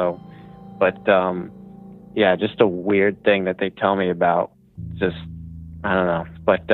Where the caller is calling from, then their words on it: Rhode Island, United States; I'm calling from Rhode Island.